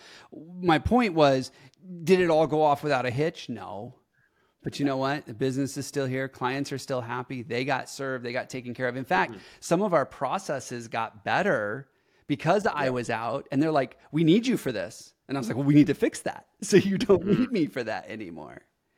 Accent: Arizona, United States; which I come from Arizona, which 10 inches of rain might be 2 or 3 years.

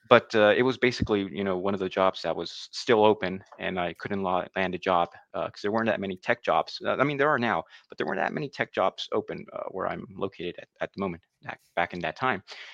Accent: New Jersey, United States; moved away as an adult; now in Mexico; So I'm originally from New Jersey, USA. Been living, you know, born and raised there many years. Couple years back, came to Mexico for vacation with family.

